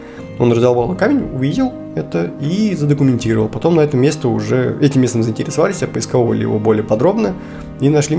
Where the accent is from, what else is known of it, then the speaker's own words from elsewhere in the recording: Moscow, Russia; Я москвич, вот, и это на самом деле как клеймо, можно сказать, такое негативное. То есть, я городской, я даже на даче в детстве жить не любил летом.